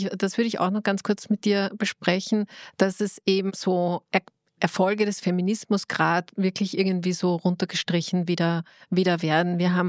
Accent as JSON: {"language": "German", "country": "Austria", "said": "nicht nur in den USA und auch bei uns in Österreich"}